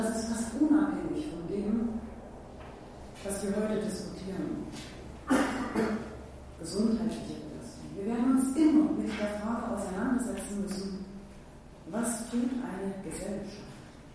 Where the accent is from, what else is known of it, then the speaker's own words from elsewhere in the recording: Saxony, Germany; ich stamme aus dem Tal der Verdunten, also die Dresden war nicht weit, Westfernsehen gab es leider nicht so oft.